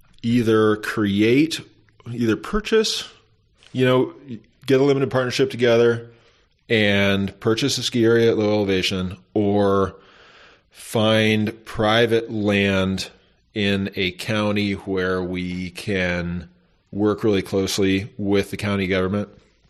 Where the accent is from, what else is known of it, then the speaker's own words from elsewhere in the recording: Mendocino, California, United States; growing up in Mendocino, we're always like, why don't we get cool tourists here?